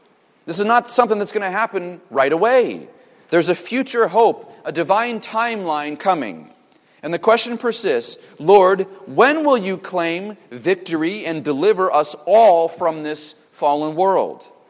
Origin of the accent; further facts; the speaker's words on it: United States; I think it's hard as an American to celebrate Christmas